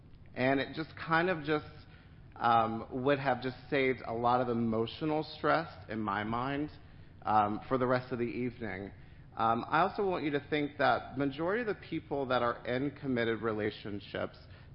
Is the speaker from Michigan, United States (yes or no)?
no; Mississippi, United States; also born or lived in New York / Seattle; But I grew up in Mississippi. I moved to New York to go to NYU. I lived in Seattle as I was doing a consulting assignment, and then I moved back to Mississippi.